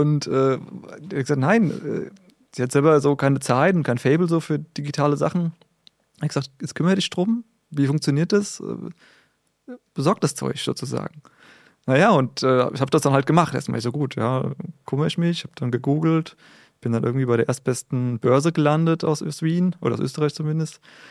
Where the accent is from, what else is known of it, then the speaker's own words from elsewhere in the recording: Wiesbaden, Hesse, Germany; Ich komme aus Wiesbaden, habe eine kleine, feine Familie